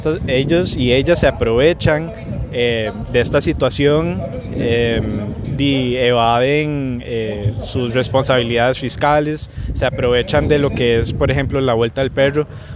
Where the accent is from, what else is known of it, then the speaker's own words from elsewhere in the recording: Costa Rica; si vamos a tratar de defender nuestros intereses como costarricenses